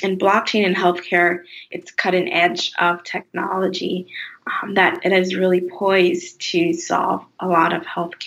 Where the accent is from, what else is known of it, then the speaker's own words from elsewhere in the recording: New York City, New York, United States; You know, I grew up in New York City.